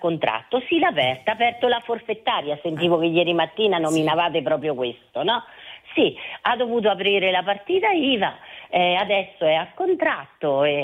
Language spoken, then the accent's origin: Italian; Umbria, Italy; Noi siamo umbri.